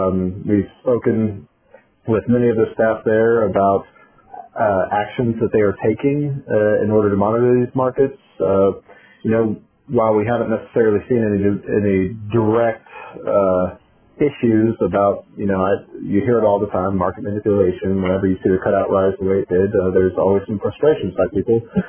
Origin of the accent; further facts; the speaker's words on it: Brenham, Texas, United States; I'm originally from Brenham, Texas, so it's always great to get to talk to the Texas folks